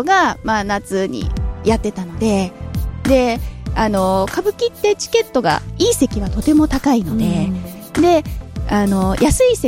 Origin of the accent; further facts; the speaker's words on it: Saitama, Japan; 私ね、うん、埼玉県出身なの、